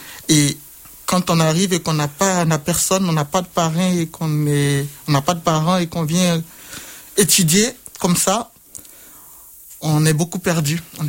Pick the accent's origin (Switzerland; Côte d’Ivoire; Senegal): Côte d’Ivoire; Je viens de la Côte d'Ivoire, voilà. Mais non, chez nous, il n'y en a pas.